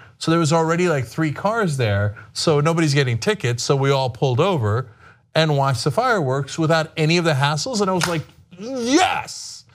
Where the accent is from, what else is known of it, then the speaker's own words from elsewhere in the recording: New Jersey, United States; Because so many years growing up in New Jersey, that's where we'd go to those parties with people in people's backyards